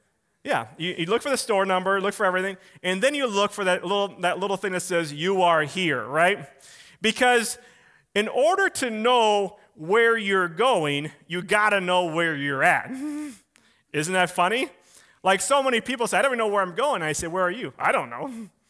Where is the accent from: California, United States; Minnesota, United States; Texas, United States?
Minnesota, United States; Willmar; my parents and I grew up in Wilmer, Minnesota, well, sixth grade on, and you know, Wilmer, Minnesota, and that's where I went to junior high and high school